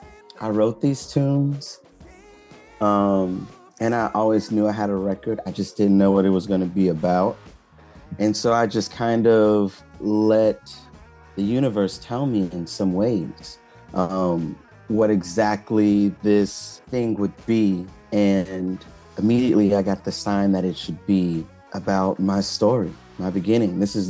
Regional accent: Hillaryville, Louisiana, United States; I'm from Louisiana, a very small town called Hillaryville.

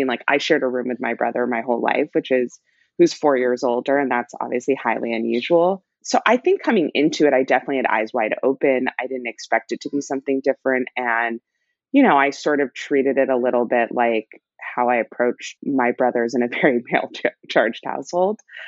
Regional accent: Los Angeles, California, United States; My dad worked in Japan most of my childhood, and I'm born and raised in Los Angeles.

